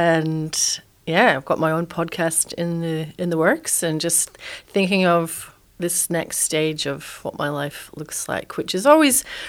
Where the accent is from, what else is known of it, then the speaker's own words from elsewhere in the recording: Edinburgh, Scotland, United Kingdom; I probably have struggled with mental ill health since I was a wee girl growing up in Scotland. You might hear a bit of an accent there. I grew up in Edinburgh